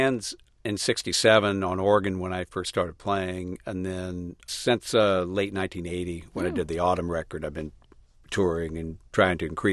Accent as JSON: {"language": "English", "region": "Montana", "country": "United States", "tie": "born or raised there", "said": "And I grew up in Montana, so the seasons permeate everything I do musically and otherwise."}